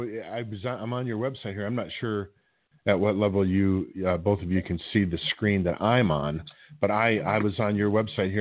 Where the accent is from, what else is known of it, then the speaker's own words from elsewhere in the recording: Detroit, Michigan, United States; You know, it reminds me, I'm from Detroit. I grew up in Detroit.